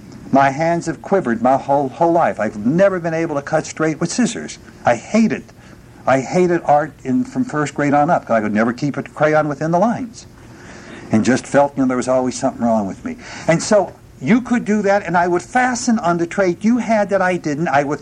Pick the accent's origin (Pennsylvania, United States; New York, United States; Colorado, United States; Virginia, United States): Pennsylvania, United States; Hazleton; now in Oklahoma, United States; But I grew up in Hazleton, Pennsylvania, and we had ethnic pockets all over the place